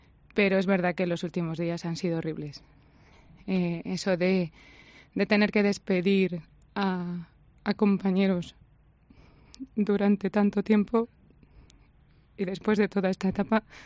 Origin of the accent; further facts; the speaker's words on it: Valladolid, Castile and León, Spain; que todos los que somos de Valladolid sabemos lo que supone ir allí